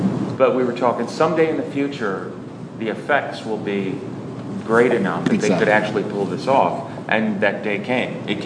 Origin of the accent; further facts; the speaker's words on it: St. Louis, Missouri, United States; also born or lived in Los Angeles; I'm from St. Louis, but I lived in Los Angeles.